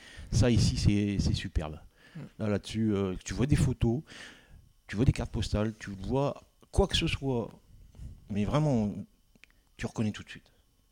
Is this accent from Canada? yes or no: no; Tourcoing, Hauts-de-France, France; Bah, je suis de Tourcoing.